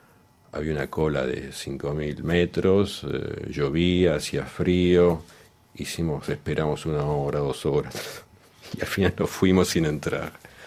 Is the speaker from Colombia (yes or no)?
no; Argentina; lo que pasa es que cuando tú vienes, por ejemplo, de un país como Argentina, uno se ha educado mucho con reproducciones